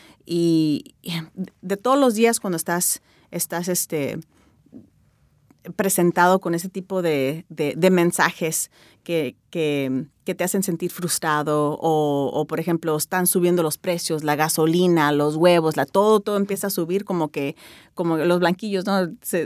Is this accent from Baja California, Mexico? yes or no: yes; Tijuana, Baja California, Mexico; como de Tijuana, como somos tijuanenses, de la manera que damos carrilla, la manera en que hablamos